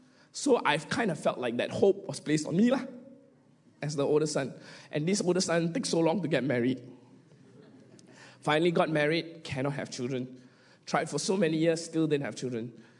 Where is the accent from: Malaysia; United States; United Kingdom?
Malaysia; So because she's Singaporean, I'm Malaysian, not all the local ones want to give us.